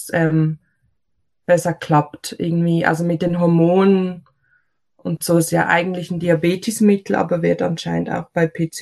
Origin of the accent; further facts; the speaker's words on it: Switzerland; also born or lived in Germany; now in Olten, Switzerland; Ich komme aus der Schweiz, wie man wahrscheinlich ziemlich gut hören kann. Bin in Deutschland geboren, aber dann recht jung in die Schweiz gekommen. Ich wohne mit meinem Mann zusammen in der Nähe von Olten